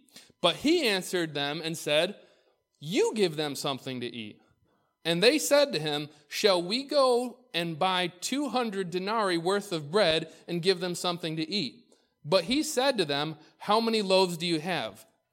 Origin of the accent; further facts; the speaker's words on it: Israel; I call him Abba because I grew up in Israel.